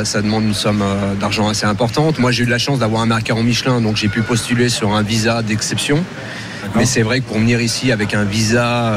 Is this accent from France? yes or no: yes; Vichy, Auvergne-Rhône-Alpes, France; born there; Alors, je suis né dans un no man's land footballistique qu'on appelle l'Auvergne. Je suis né à Vichy.